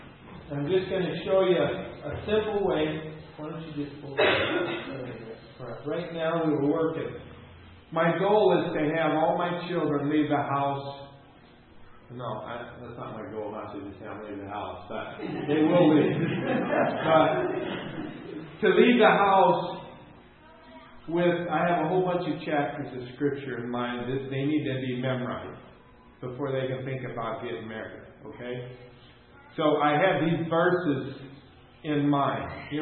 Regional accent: Spokane, Washington, United States; When I was growing up in Spokane, Washington, we went to church every Sunday. We lived out in the country.

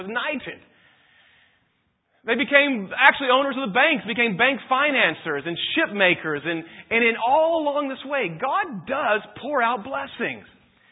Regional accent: the South, United States; And I'll tell you, I'm from the South. One thing I noticed coming to Pennsylvania, there's a lot less dogs running around the streets than there was in my growing up time.

